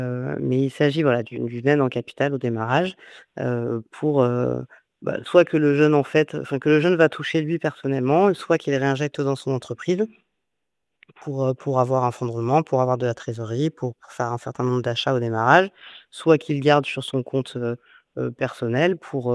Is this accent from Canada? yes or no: no; Paris, Île-de-France, France; Je ne suis absolument pas issue du milieu agricole. Je suis née à Paris, j'ai grandi à Paris, issue d'une famille, issue de domaines professionnels très différents. Et j'ai atterri dans la région pour faire une école d'agronomie à Montpellier.